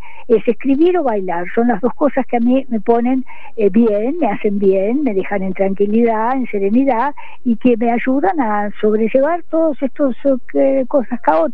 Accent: Argentina; soy argentina, nací aquí y lógicamente me eduqué aquí, quiero a este país que es maravilloso, pero mi estructura mental, mi educación es japonesa. Yo fui educada por mi padre.

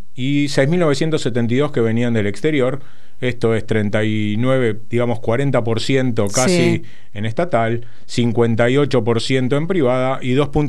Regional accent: Buenos Aires, Argentina; Tiene que ver con mi barrio. Yo soy de Floresta.

